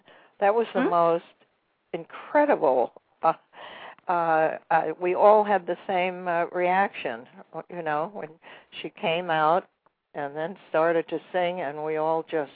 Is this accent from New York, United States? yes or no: yes; Brooklyn, New York, United States; born there; And she was also from Brooklyn. I was born in Brooklyn.